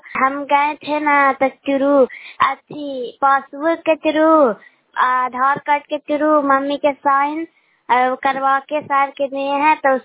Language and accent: Hindi; Bihar, India; मैं सलमान चौक से बोल रही हूँ, मैं नालंदा जिला के रहने वाली हूँ, गुड़ाईपुर पंचायत से।